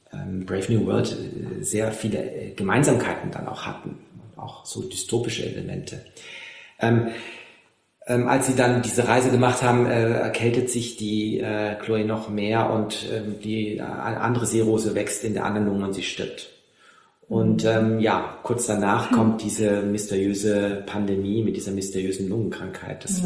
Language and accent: German; Aix-en-Provence, Provence-Alpes-Côte d'Azur, France; also born or lived in Paris; Also ich bin ja in Frankreich aufgewachsen, zum Teil. An der Côte d'Azur und auch dort eingeschult worden in Aix und auch in Paris.